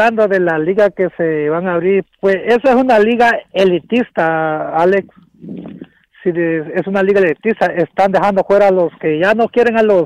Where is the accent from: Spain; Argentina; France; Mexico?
Mexico; Yo como mexicano